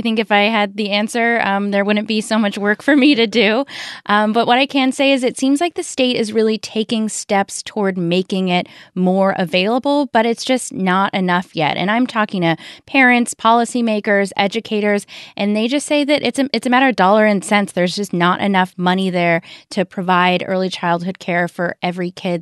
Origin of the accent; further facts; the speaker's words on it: Phoenix, Arizona, United States; Well, I grew up in Phoenix, Arizona, and that's where I was before I came here.